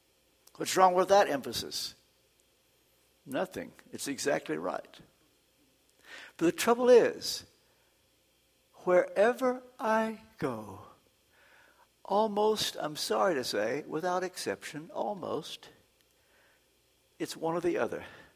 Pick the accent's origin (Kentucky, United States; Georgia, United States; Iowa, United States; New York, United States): Kentucky, United States; because I'm from Kentucky, you're going to give me a second chance.